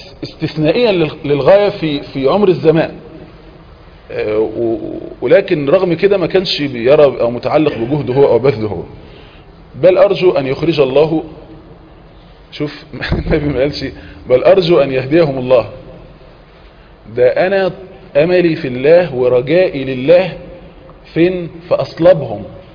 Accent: Egypt

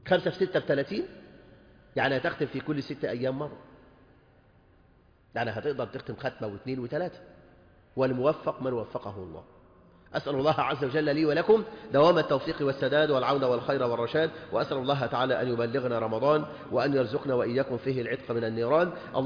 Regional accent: Egypt; اللهم احفظ بلدنا مصر وسائر بلاد المسلمين

